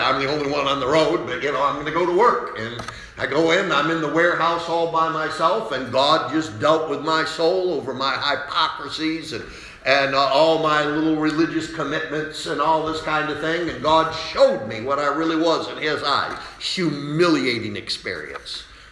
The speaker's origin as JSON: {"language": "English", "town": "Salamanca", "region": "New York", "country": "United States", "tie": "born there", "said": "Because I was born in Salamanca, New York, April 2nd, 1954."}